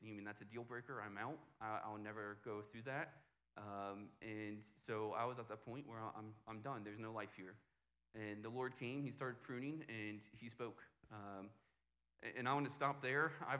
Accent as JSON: {"language": "English", "town": "Clarksville", "country": "United States", "said": "My wife's from Norwood. I'm from Clarksville, so this was kind of home to us."}